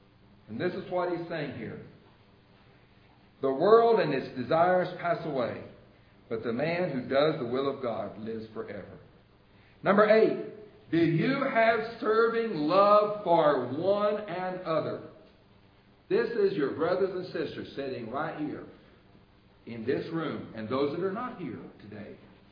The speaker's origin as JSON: {"language": "English", "region": "the South", "country": "United States", "tie": "born or raised there", "said": "I grew up in the South."}